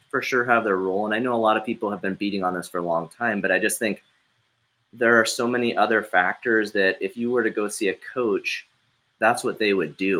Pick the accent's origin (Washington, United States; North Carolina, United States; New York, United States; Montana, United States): Montana, United States; I grew up in Montana, so it's funny.